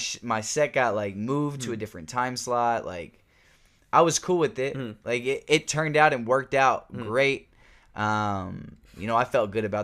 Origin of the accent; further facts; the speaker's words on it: Baltimore, Maryland, United States; I'm from Baltimore, Maryland. So, like, I've been to, like, small little venues and concerts